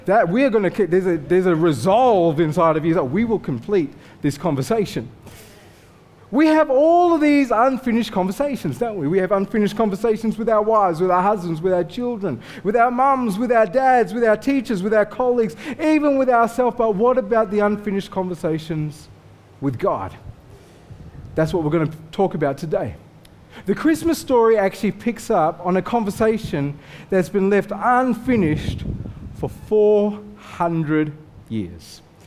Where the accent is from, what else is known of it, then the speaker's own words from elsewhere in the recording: Armidale, New South Wales, Australia; I'm from Armidale, so I'm used to beginning talk down, like, and talk back.